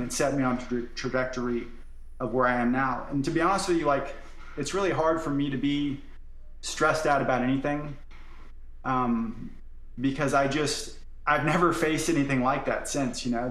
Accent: Florida, United States; So I went from Georgia to Arkansas. Now I'm from Florida, so it was pretty far where I was going.

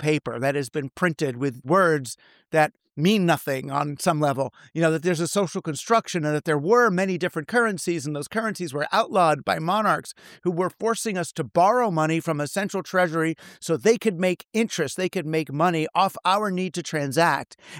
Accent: New York, United States; I mean, I was raised in New York. I thought all cities had grid patterns

